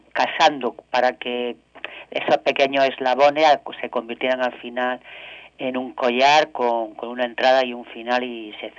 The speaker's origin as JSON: {"language": "Spanish", "town": "Granada", "region": "Andalusia", "country": "Spain", "tie": "born there", "said": "yo nací en Granada"}